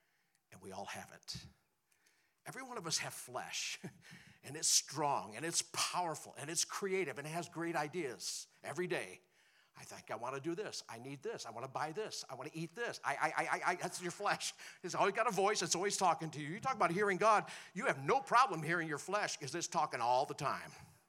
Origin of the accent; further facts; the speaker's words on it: Montana, United States; I'm from Montana.